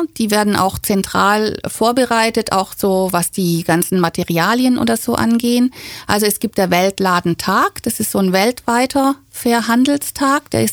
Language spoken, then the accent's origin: German; Rhineland-Palatinate, Germany; also born or lived in South America / United States / Canada; da war ich Abiturientin in meiner Heimatstadt in der Pfalz